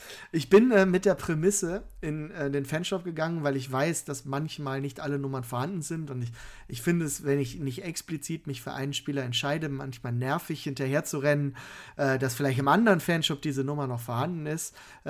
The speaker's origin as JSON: {"language": "German", "town": "Düsseldorf", "region": "North Rhine-Westphalia", "country": "Germany", "said": "wir natürlich als Düsseldorfer"}